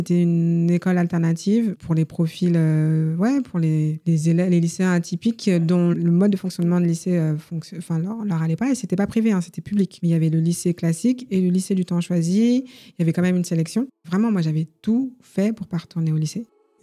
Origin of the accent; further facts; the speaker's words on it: France; accent: French; Donc mon accent anglais est très français, en fait.